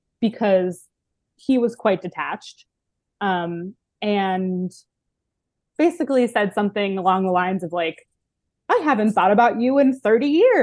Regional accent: Baltimore, Maryland, United States; And I grew up Jewish in Baltimore, Maryland.

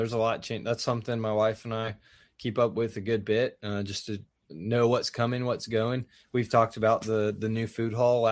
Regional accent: Birmingham, Alabama, United States; Yes, I grew up with one in Birmingham.

